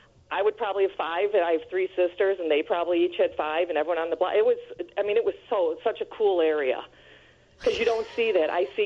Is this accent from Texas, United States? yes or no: no; Mount Prospect, Illinois, United States; I grew up in Mount Prospect, and they had the miniature golf course between Rand and Kensington.